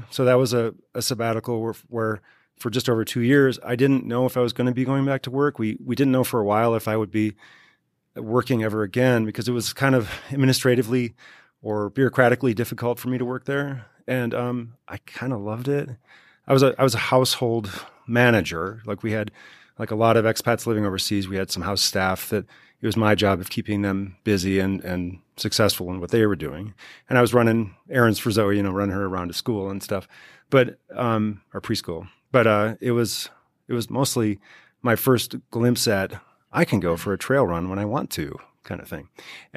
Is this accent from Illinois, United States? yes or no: no; Minnesota, United States; Okay. I'm from Minnesota.